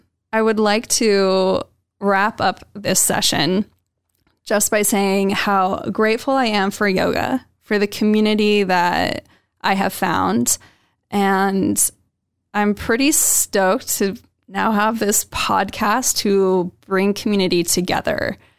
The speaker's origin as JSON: {"language": "English", "town": "Boise", "region": "Idaho", "country": "United States", "tie": "born or raised there", "also_born_or_lived": "Seattle", "said": "I ended up moving back to my hometown because my boyfriend and I just, we were having a hard time in Seattle. His work wasn't working out. He wanted to move back to Boise. We moved back."}